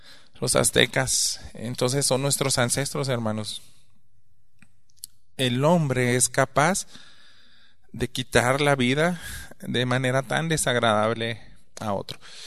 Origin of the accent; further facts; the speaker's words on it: Mexico; Nosotros somos mexicanos.